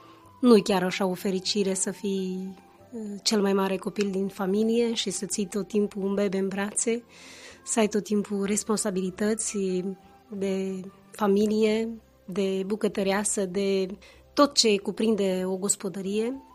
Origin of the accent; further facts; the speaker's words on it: Laza, Vaslui County, Romania; Sunt dintr-o comună în apropierea Vasluiului, 14 km de la Vaslui, pe șoseaua națională Vaslui-Bacău. Se numește Laza. Deci am trăit la țară.